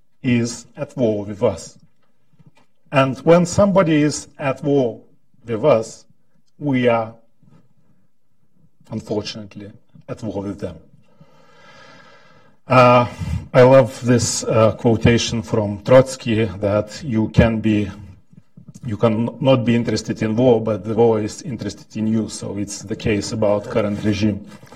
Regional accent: Lithuania; English is a second language; I'm from Lithuania, and I still remember how Russians fought with us, just stood with us near our parliament when Soviet tanks ran on our people.

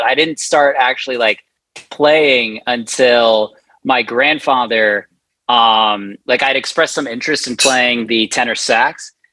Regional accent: College Park, Maryland, United States; also born or lived in Washington, D.C.; Yeah, so I was born in Washington, D.C., but I spent most of my life growing up right outside in College Park, Maryland.

